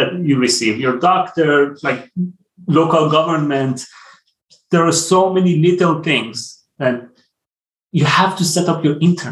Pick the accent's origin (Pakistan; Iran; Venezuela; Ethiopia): Iran; moved away as an adult; now in United States; I'm from Iran. I came to the US to study, and now I'm working here.